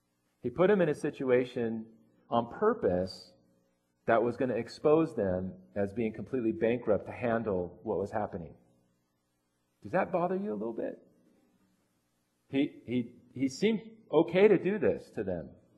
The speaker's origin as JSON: {"language": "English", "region": "California", "country": "United States", "tie": "born or raised there", "said": "I grew up in Southern California by the beach. I'm very comfortable in the ocean."}